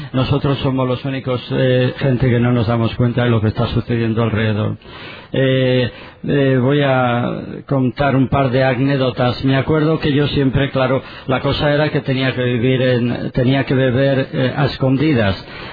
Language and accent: Spanish; Zaragoza, Aragon, Spain; born there; Yo nací en España, en Zaragoza